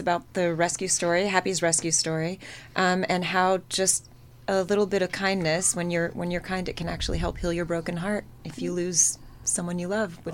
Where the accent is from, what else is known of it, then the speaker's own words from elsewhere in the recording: Montreal, Quebec, Canada; I am from Montreal, Canada.